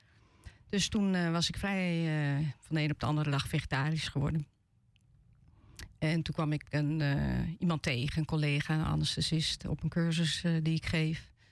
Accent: South Holland, Netherlands; also born or lived in Utrecht; now in West-Friesland, Netherlands; En ik ben Zuid-Hollander, hè, zeg maar normaal, terwijl ik nog net in Utrecht geboren ben.

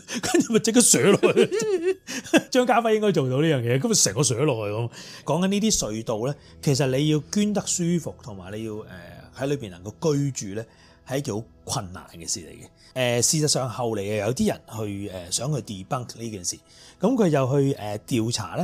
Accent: Vietnam; 因為我哋越南人瘦啊嘛

